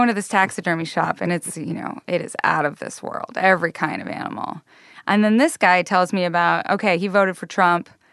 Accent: Idaho, United States; now in New York City, United States; I say right away that I'm from Northern Idaho.

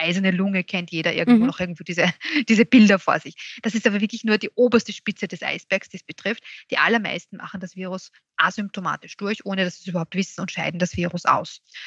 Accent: Austria; Ja, ich glaube, das sehen wir jetzt an und für sich schon, aber nicht nur bei uns in Österreich, auch international wird diese Kurve letztendlich ein bisschen flacher der neuen Erkrankungen.

